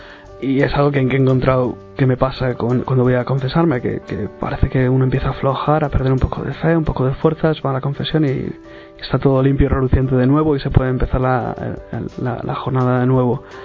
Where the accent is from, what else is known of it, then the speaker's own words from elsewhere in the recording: Madrid, Community of Madrid, Spain; tengo 26 años y vengo de Madrid.